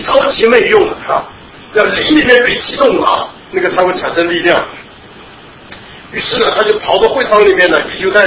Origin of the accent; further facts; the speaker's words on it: China; 就是我们中国人都讲人死如灯灭啊